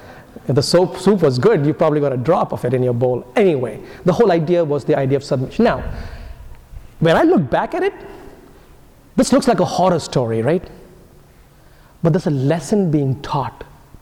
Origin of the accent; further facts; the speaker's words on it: India; So, for example, as an Indian, I would love to drive on the left side of the street, but I don't.